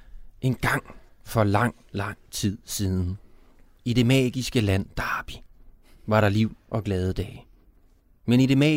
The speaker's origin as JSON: {"language": "Danish", "town": "Horsens", "region": "Central Denmark Region", "country": "Denmark", "said": "Ja, jeg er fra Horsens."}